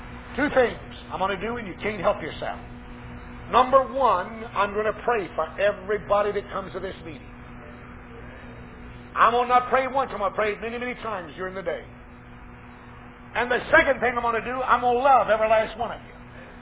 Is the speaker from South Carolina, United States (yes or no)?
yes; Woodruff, South Carolina, United States; born there; I was born down here in South Carolina, a little place by the name of Woodruff, South Carolina.